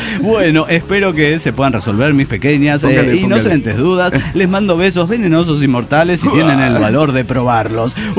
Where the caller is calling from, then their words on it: Guadalajara, Jalisco, Mexico; de Guadalajara, Jalisco, México.